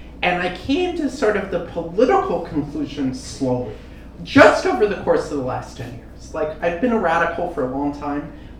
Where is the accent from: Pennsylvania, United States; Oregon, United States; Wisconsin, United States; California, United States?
Oregon, United States; Eugene; I grew up here in Eugene, Oregon. This is where I'm from.